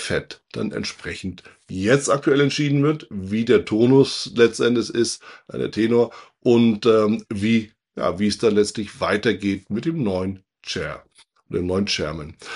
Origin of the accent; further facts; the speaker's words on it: Northern Germany, Germany; da spreche ich als Norddeutscher aus Erfahrung